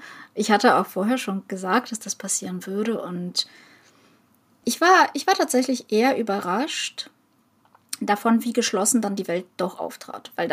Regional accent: Ukraine; Als Ukrainerin aber natürlich auch

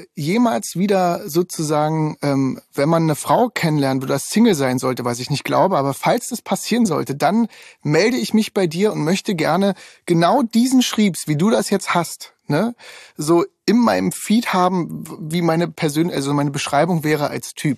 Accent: East Germany, Germany; ich komme aus dem Osten, ne?

